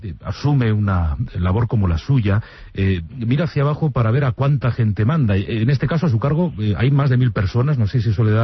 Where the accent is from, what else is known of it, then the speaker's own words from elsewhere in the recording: Community of Madrid, Spain; como madrileños, ciudadanos madrileños, debemos tener en cuenta